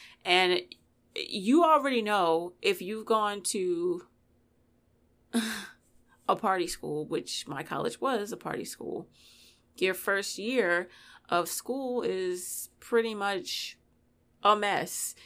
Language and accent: English; Baltimore, Maryland, United States; accent: Baltimore; I make sure in the podcast episodes that I try not to have like a Baltimore accent, but it's there, but I try to cover it up.